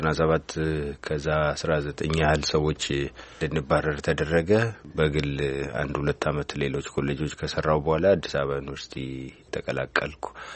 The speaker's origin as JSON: {"language": "Amharic", "town": "Boji Dirmeji", "region": "Oromia", "country": "Ethiopia", "tie": "born there", "said": "አዎ፣ ትውልዴ ምዕራብ ወለጋ ቦጂ ድርመጅ የሚባል ወረዳ ውስጥ ነው እና የተማርኩት ግንቢ ከፍተኛ ሁለተኛ ደረጃ ትምህርት ቤት ነው። ከዛ በኋላ ባህር ዳር መምህራን ኮሌጅ ተምሬ ያለው፣ ከዛ አዲስ አበባ ዩኒቨርሲቲ ተምሬ ያለው።"}